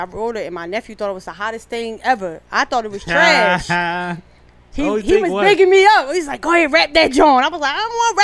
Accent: Brooklyn, New York, United States; also born or lived in Philadelphia; So I was born in Philadelphia by my mother and my father, but I was like raised in New York.

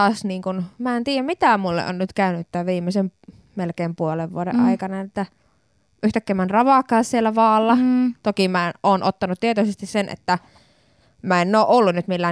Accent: Savonia, Finland; me ollaan savolaisia ja me ollaan pyöreitä pullukoita

